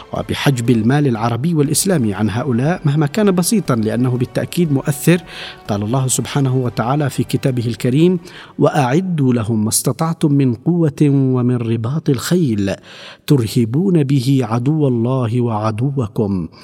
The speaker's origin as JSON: {"language": "Arabic", "country": "Yemen", "said": "أن تجتمع كل القوى الوطنية في بلدنا اليمن"}